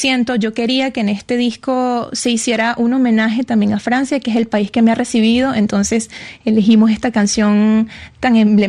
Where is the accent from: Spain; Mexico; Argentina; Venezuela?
Venezuela; Mérida; Siempre me hace muchísima falta en mi ciudad y en mi país. Casi siempre hay sol, porque estamos más hacia el Caribe.